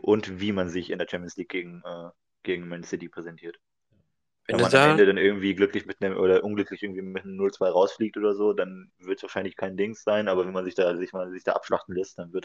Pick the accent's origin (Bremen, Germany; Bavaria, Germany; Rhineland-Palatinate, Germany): Bremen, Germany; Ich bin ja sowieso großer Fan als Bremer, ist ja klar.